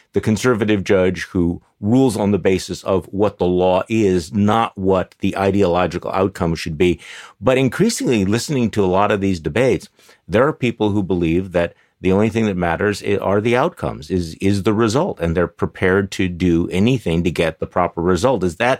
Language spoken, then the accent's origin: English; Wisconsin, United States; what's going on here in my home state of Wisconsin